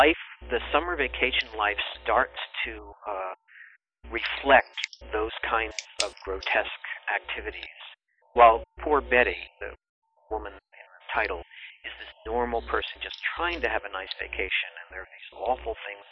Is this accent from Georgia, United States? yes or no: no; New Jersey, United States; I grew up in New Jersey, and my parents, like a few times a year, would take me to see Broadway shows.